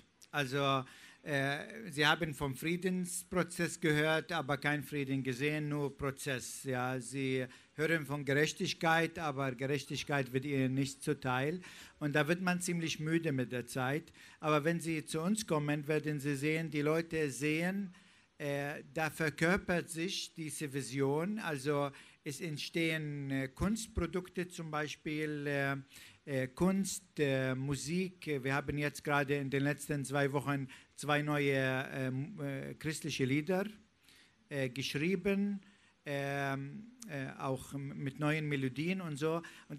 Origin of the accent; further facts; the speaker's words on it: Bethlehem, West Bank, Palestine; Richtig, damals war Bethlehem Teil von Jordanien.